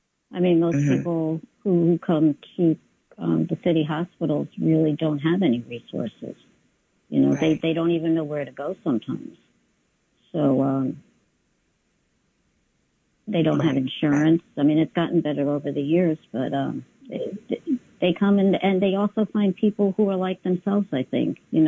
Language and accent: English; Brooklyn, New York, United States; also born or lived in Turkey; My family arrived here from abroad, from Turkey, when I was about a year old. And growing up in Brooklyn, back in the 70s, I guess no one had health insurance.